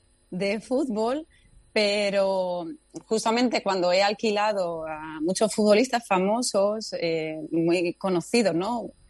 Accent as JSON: {"language": "Spanish", "country": "Spain", "moved": "as an adult", "lives_now": "Qatar", "said": "yo creo que fui la primera española que vine aquí."}